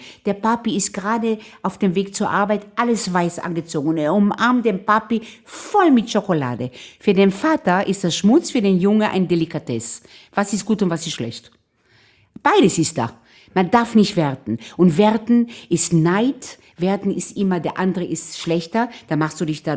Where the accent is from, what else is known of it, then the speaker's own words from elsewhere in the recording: Israel; ich bin in Israel aufgewachsen. Wir sind Wüstenkinder. Man nennt uns auch Sabres.